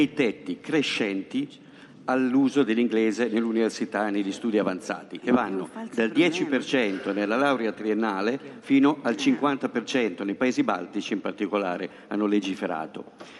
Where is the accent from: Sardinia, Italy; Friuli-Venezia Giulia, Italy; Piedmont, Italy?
Piedmont, Italy; Turin; Io vengo da Torino.